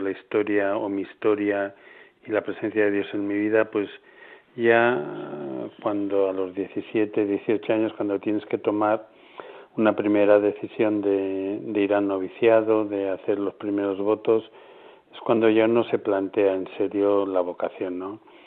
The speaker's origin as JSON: {"language": "Spanish", "town": "Alcorisa", "region": "Aragon", "country": "Spain", "tie": "born or raised there", "said": "Yo siempre tuve modelo el cura de mi pueblo, ¿no? Un pueblo Alcoriz, a Teruel."}